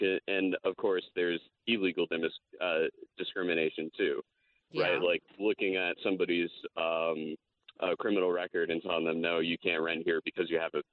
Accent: Trumbull, Connecticut, United States; I'm from Trumbull.

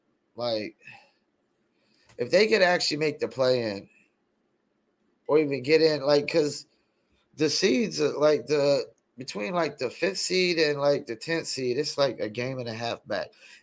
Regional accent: Fayetteville, North Carolina, United States; He's from Fayetteville, North Carolina, my hometown. Born and raised from here I am. Otherwise known as Vietnam.

